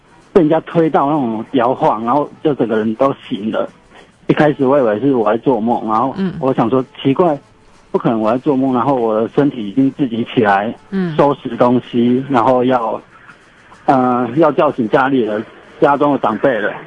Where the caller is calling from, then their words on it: Kaohsiung, Taiwan; 你好，我是高雄的